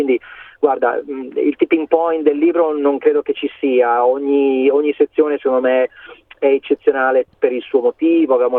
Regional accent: Milan, Lombardy, Italy; io sono di Milano come tu sai, i miei amici di Milano quando in gioventù venivano a casa nostra a mangiare

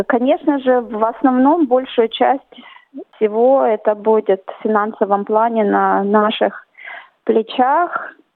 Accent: Russia; born there; Кстати, я родилась в России. Я родилась в России.

